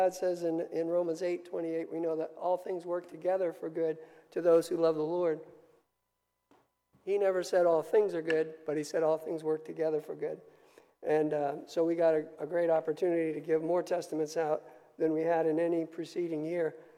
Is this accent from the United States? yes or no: yes; Pennsylvania, United States; But here, mostly, I'm from Berks County.